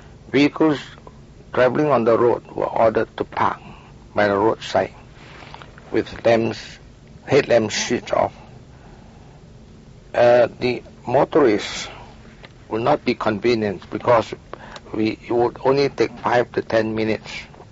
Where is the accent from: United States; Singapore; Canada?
Singapore; I was born in Singapore, 1911.